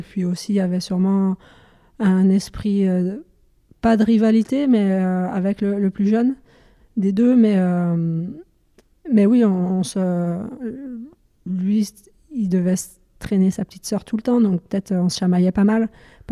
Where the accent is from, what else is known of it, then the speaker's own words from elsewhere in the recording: Dijon, Bourgogne-Franche-Comté, France; je suis originaire de Dijon. Ouais. On a un petit village malin à côté de Dijon. En Bourgogne.